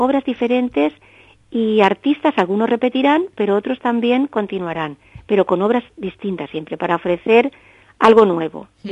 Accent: Barcelona, Catalonia, Spain; born there; now in Santa Pola, Spain; Yo nací en Barcelona, pero vivo aquí, en Santa Pola, pero estoy muy vinculada a Elche y Alicante, y siempre digo que voy con el triángulo.

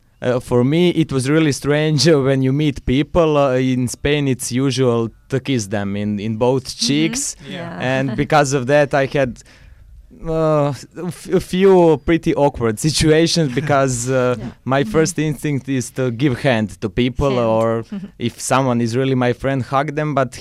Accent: Zagreb, City of Zagreb, Croatia; I'm from Zagreb, yeah, the capital.

